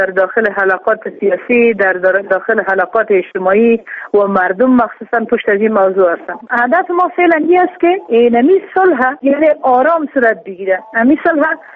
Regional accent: Afghanistan

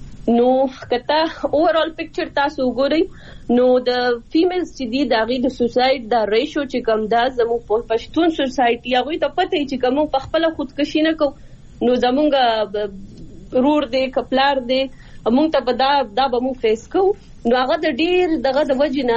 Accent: Swat, Khyber Pakhtunkhwa, Pakistan; زه خپل چونګې د سوات نه يم نو زه خپل د علاقې ولا نه فیمل يم

